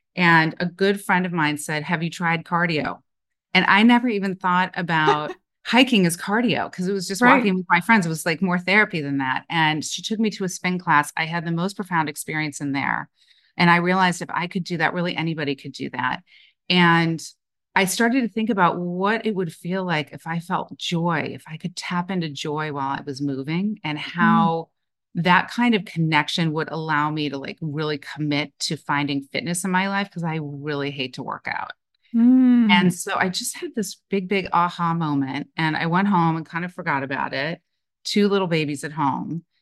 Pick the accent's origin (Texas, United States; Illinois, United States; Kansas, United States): Illinois, United States; Chicago; also born or lived in Colorado; now in New York City, United States; I was born in Chicago proper, but like a lot of people, my parents felt like we needed more room. So we moved to the suburbs, and I have such a warm place in my heart for Chicago.